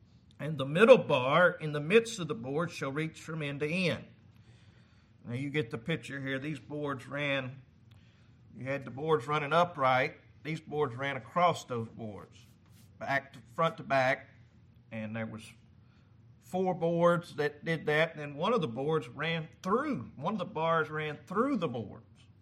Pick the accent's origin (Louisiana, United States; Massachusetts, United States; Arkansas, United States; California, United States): Arkansas, United States; now in New Jersey, United States; And I'm not. I'm from South Arkansas. And the Lord had to have moved me to New Jersey because I had no desire to leave the South at all.